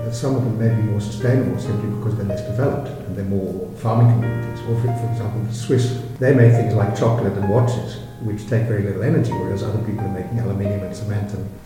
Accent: South Africa; also born or lived in France / Norway; I guess I'd better give you the short version. I grew up in South Africa

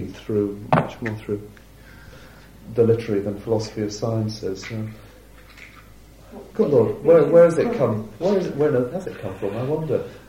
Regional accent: South West England, United Kingdom; And I'd not been to London before, or lived in a big city. I was brought up on Dartmoor, in fact, so quite isolated circumstances.

